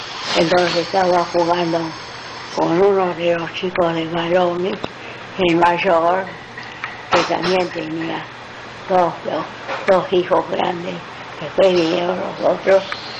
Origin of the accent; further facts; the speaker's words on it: Argentina; Sí, sí, las dos somos argentinas.